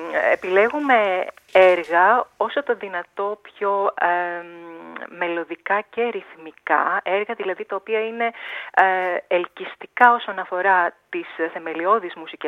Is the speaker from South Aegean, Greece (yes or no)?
no; Thessaloniki, Central Macedonia, Greece; Να σας πω ότι μεγάλωσα στη Θεσσαλονίκη της δεκαετίας του 80.